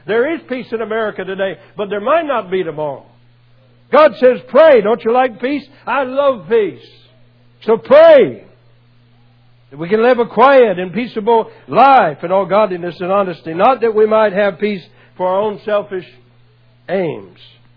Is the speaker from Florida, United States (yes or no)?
yes; Florida, United States; I'm from Florida, the land of the snowbirds, they call them.